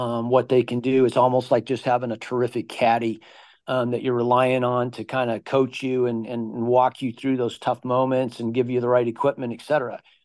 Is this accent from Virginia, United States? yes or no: no; Prescott, Arizona, United States; You know, I grew up climbing in Prescott, Arizona, and from a young kid, I always, you know, wanted to be adventurous.